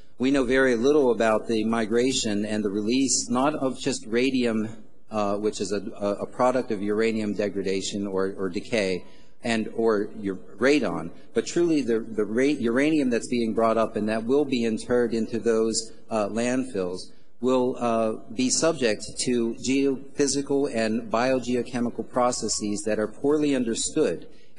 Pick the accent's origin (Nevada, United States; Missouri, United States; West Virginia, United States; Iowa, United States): West Virginia, United States; Bethany; I grew up in Brooke County in Bethany, West Virginia, and attended Bethany College